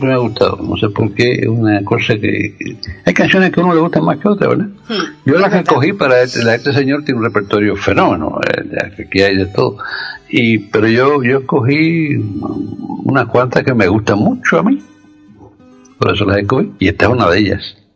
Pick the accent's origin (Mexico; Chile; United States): United States; Spanish is a second language; Sí, no, que mi español es limitado. Acuérdate que yo soy americano.